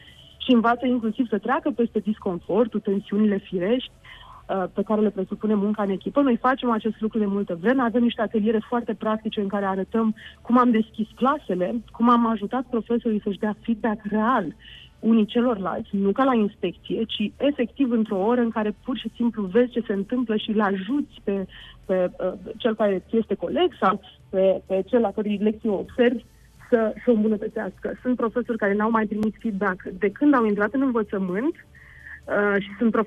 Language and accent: Romanian; Iași, Iași County, Romania; Eu însă, în practic, fac naveta între Scoția și România. Eu am venit și sunt din Iași, așa că Iași este orașul meu de suflet.